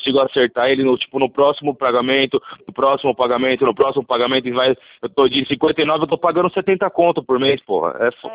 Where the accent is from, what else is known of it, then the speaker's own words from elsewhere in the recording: Itanhaém, São Paulo, Brazil; Eu sou aqui de Itanhaém, litoral de São Paulo.